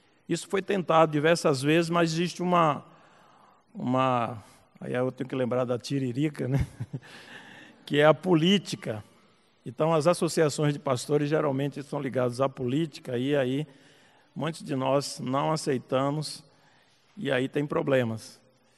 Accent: Bahia, Brazil; nós viemos da Bahia em 9, mas aqui eu encontrei um outro baiano. Está ali de Salvador. Então somos 10 lá da Bahia.

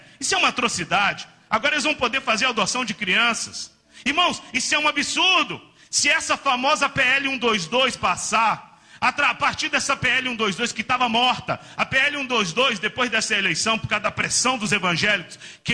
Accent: Brazil; born there; eu acho, irmãos, que nós como brasileiros, agora é hora da gente se arrepender, porque essa semana eu fiquei com vergonha de ser brasileiro. Essa semana eu fiquei com vergonha de ter nascido nesse país.

